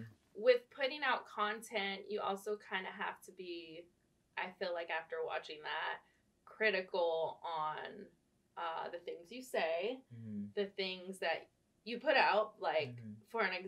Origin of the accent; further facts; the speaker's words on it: Riverside, California, United States; Riverside, California.